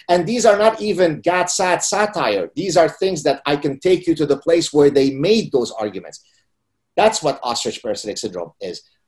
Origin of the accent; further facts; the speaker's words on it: Lebanon; first language Arabic; English is a second language; remained, doggedly in Lebanon, because Lebanon was our homeland. We were completely Arabic in our culture. My mother tongue is Arabic. We've been in the land for thousands of years.